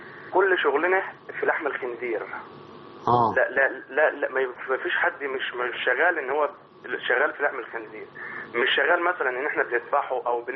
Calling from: Italy; احنا هنا، انا بكلم حضرتك من ايطاليا

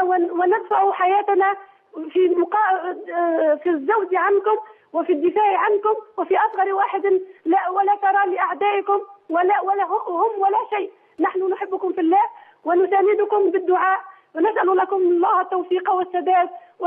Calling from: Tunisia; أنا أقول لك من تونس

